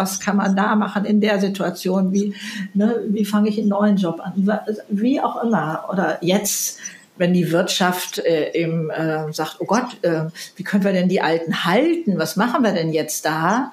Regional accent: Hamburg, Germany; Ich komme aus Hamburg, so sagt man hier.

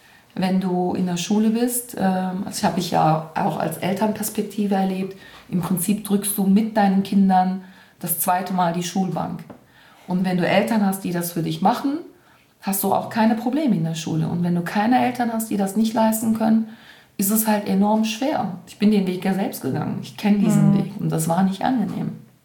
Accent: Cologne, North Rhine-Westphalia, Germany; ich bin hier in Zollstock groß geworden.

